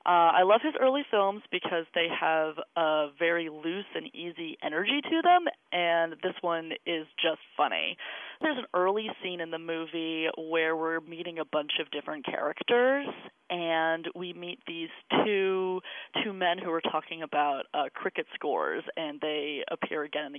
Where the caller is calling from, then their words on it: New York City, New York, United States; I'm calling from New York City.